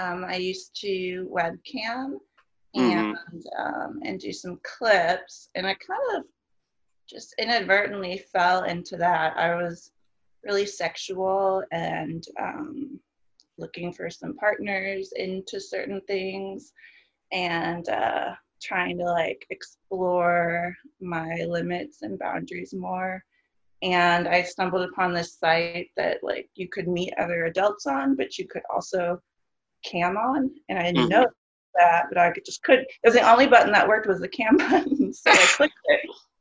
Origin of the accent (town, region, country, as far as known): Indiana, United States